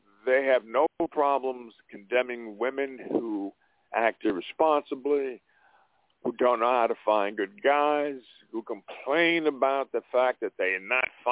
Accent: Montana, United States; I am from Montana. This is

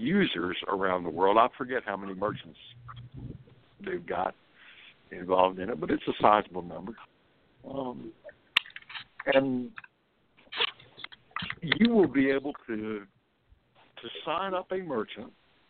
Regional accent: South Carolina, United States; I'm helping start a new political party here in my home state of South Carolina.

